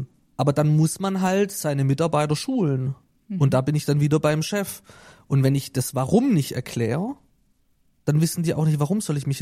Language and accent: German; Italy; Eine Mentalität, ich bin Italiener, ich habe eine andere Mentalität wie du und es ist auch völlig in Ordnung.